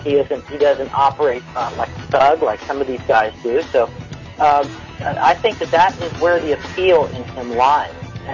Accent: Idaho, United States; You know, I'm from Idaho, too

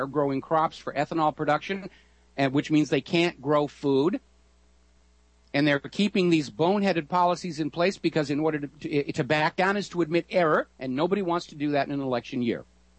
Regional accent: Germany; accent: German; English is a second language; And my German accent notwithstanding, I'm pretty certain that even Adolf Hitler did not claim to own rain

